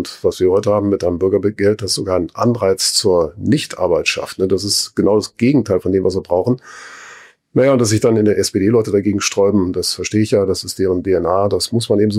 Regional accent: Heidelberg, Baden-Württemberg, Germany; Ich komme aus Heidelberg, wo es massenhaft Esskastanien gibt.

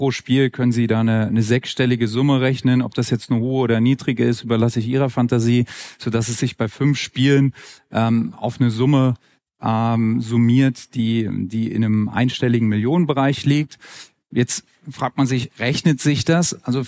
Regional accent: Hamburg, Germany; ich als Hamburger bin dann sehr, sehr stolz, dass wir hier Austragungsort der EM 2024 sein

